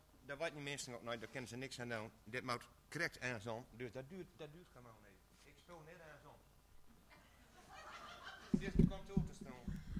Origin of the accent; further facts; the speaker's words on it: Utrecht, Netherlands; born there; now in Groningen, Netherlands; ik kom hier niet vandaan, ik ben geboren in Utrecht